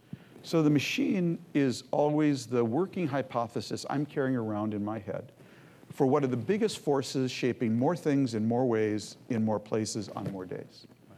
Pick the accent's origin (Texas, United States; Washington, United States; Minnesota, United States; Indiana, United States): Minnesota, United States; St. Louis Park; Because I grew up in Minnesota in the 50s and 60s in a time and a place when politics worked.